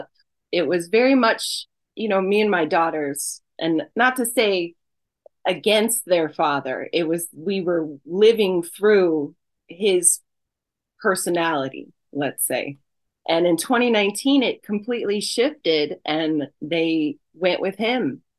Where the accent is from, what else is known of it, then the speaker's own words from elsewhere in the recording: Denver, Colorado, United States; now in Aurora, United States; I grew up in Denver, Colorado, mostly